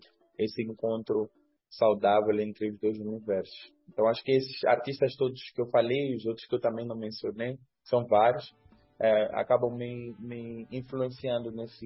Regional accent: Mozambique; now in Brazil; Saí de Moçambique em 2015, então, portanto, fazem 10 anos que eu estou aqui no Brasil

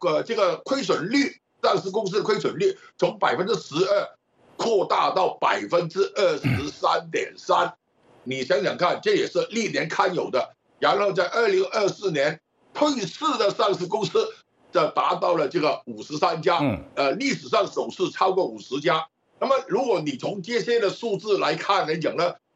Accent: Hong Kong; 首先更正一下，我是香港的

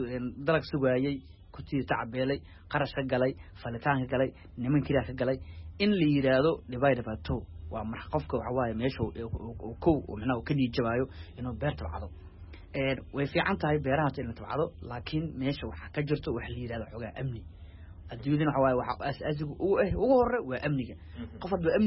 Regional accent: Hiran, Somalia; ani waxaan ka imaaday dhulka beeraleyda ah oo inta badan dalagga oo ka imaado oo hiiraan.

